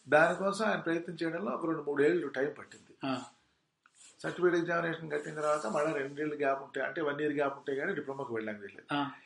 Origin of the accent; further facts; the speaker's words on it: Hyderabad, Telangana, India; born there; ఆ తర్వాత హైదరాబాద్ వచ్చి ఇక్కడ సెటిల్ అయిపోయిన తర్వాత ఇక్కడ ఇక్కడే మేమంతా పుట్టాము, మా పిల్లలు అంతా కూడాను.